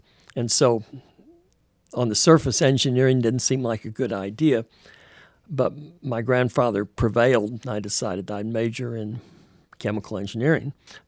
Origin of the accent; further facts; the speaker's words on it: Florida, United States; And I think the only reason I got into college was because I was from Florida, and I ended up going to MIT, and they needed geographical diversification.